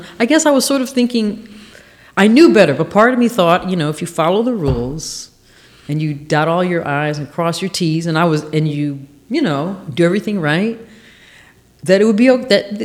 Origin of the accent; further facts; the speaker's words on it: Los Angeles, California, United States; we grew up in South Central near Century and Van Ness, in that neighborhood near Washington High School.